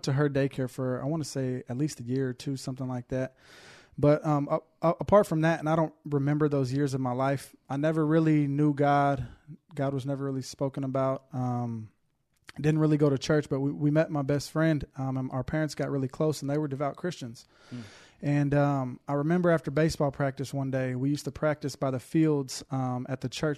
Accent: Houston, Texas, United States; I am 32 years old. Born and raised in Houston, Texas.

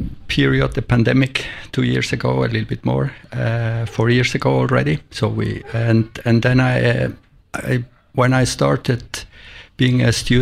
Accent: Argentina; now in Switzerland; I grew up in Argentina, so I came to Switzerland and I discovered this country.

